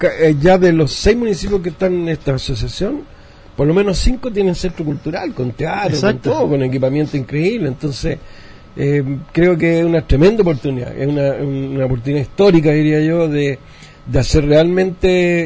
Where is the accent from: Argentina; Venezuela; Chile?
Chile; San Joaquín, Santiago Metropolitan Region; also born or lived in San Miguel; yo soy nacido y criado en San Joaquín. Entonces, para mí las calles, los barrios, San Joaquín, aunque haya sido después, nacimos en San Miguel, después fuimos en San Joaquín